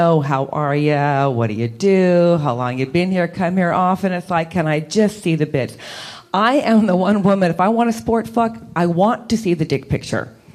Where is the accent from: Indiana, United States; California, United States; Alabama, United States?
California, United States; because I'm from the Northern California area. I'm not an Angelino